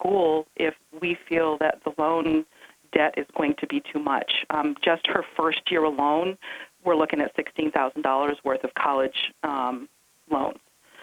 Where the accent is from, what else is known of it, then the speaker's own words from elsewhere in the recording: Newport, New Hampshire, United States; I'm from Newport.